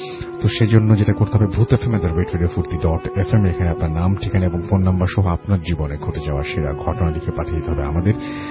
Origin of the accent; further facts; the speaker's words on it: Bagerhat, Khulna Division, Bangladesh; now in Khulna, Bangladesh; আমি আমার বাড়ি বাগেরহাট এবং পড়াশোনার জন্য খুলনায় থাকি। খুলনায় একটি কলেজে অনার্স সেকেন্ড ইয়ারের স্টুডেন্ট আমি।